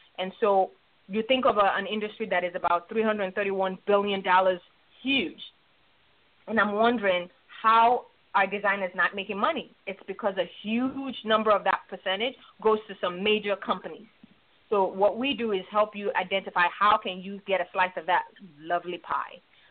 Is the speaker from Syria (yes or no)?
no; Nigeria; now in Chicago, United States; growing up in Nigeria, I got teased, like, for being skinny.